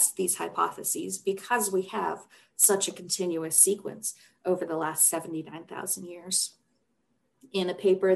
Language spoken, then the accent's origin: English; Canada; as a Canadian girl